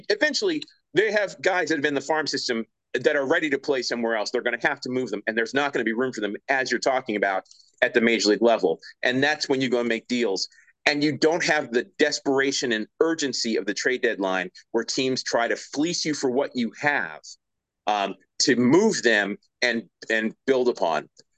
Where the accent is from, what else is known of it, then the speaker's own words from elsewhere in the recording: Baltimore, Maryland, United States; born there; I'm not from Philly because I was born in Baltimore, and I expect to live in Baltimore my entire life.